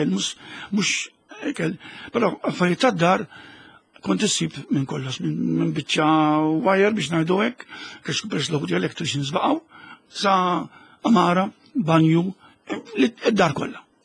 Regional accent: Marsa, Southern Harbour, Malta; Issa aħna mill-Marsa, ġifieri awtomatikament ġibditna l-Marsa.

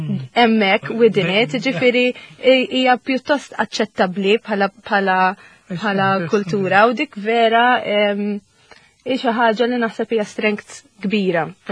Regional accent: Cottonera, South Eastern Region, Malta; li aħna tal-Kottonera aħna proud li aħna minnaw għandna l-stigma fuqna

